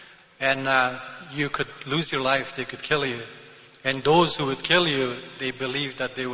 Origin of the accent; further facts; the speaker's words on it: Afghanistan; now in Canada; I was born in the Republic of Afghanistan, which borders in Iran and Pakistan. I was raised there by my family as a Muslim.